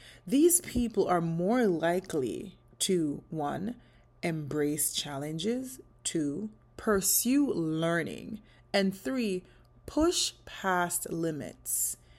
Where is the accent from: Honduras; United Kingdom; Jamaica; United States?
Jamaica; Portland; So, let's talk about my roots. I was raised in Portland, Jamaica, where life taught me to be resourceful, grit, and how to create something out of nothing.